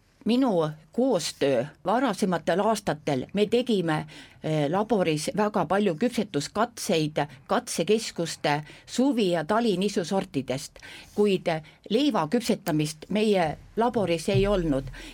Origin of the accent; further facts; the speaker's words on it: Tõrva, Valga County, Estonia; Ja ma olen pärit väga ilusast looduskaunist kohast, Tõrvast. Võib-olla mul on ka natuke seda mulgi verd seal sees